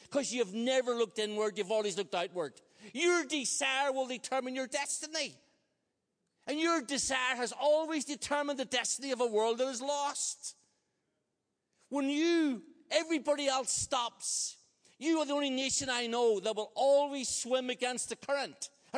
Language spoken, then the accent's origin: English; Ireland; I said, boy, I'm fast thinker. I'm Irish.